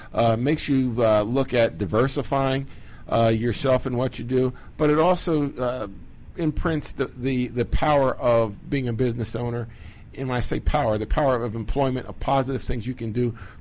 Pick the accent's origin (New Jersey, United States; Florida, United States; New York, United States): New Jersey, United States; Avalon; I'm originally from the Jersey Shore, born in Avalon, New Jersey.